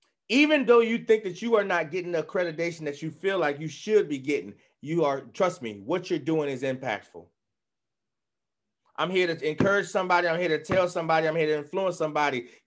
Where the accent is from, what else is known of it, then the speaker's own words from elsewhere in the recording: Cleveland, Ohio, United States; we got the Thurgood Marshall Field down there close to where I grew up at on Huff, over by Huff.